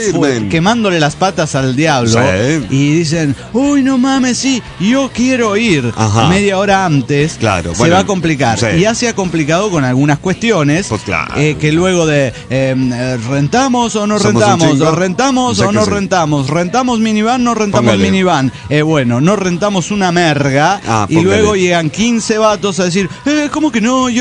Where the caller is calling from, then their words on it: San Luis, Argentina; de San Luis, Argentina.